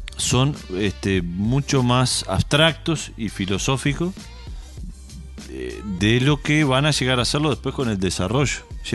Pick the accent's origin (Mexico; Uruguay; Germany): Uruguay; Canelones; Claro, porque como soy de Canelón, no, eso del interior...